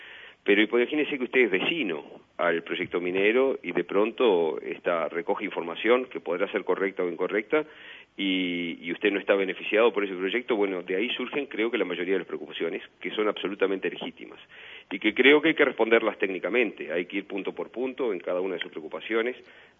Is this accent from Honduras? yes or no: no; Uruguay; Como uruguayo, podré tener mi opinión particular